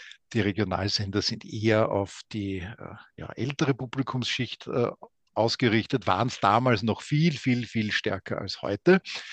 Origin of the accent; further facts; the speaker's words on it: Lower Austria, Austria; Also Wien liegt ja mittendrin in Niederösterreich. Ich bin Niederösterreicher.